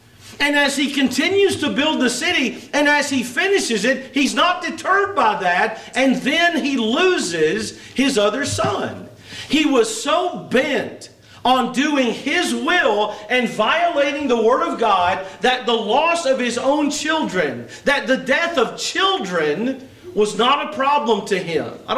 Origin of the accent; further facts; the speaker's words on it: Louisville, Kentucky, United States; also born or lived in Elizabethtown; now in North Carolina, United States; We moved to North Carolina right on the coast 13 and a half years ago. I was born and raised in Kentucky, Louisville, and Elizabethtown.